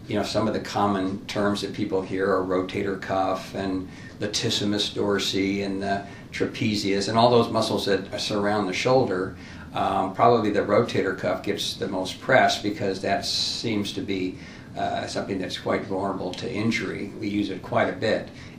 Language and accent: English; California, United States; moved away as an adult; Well, originally I'm from California. I practiced out there for 25 years before I came here.